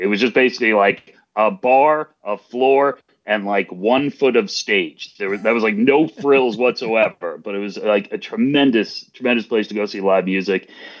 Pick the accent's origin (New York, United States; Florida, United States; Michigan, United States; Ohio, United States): New York, United States; I grew up in New York and I played soccer for a couple of years really poorly at Buffalo.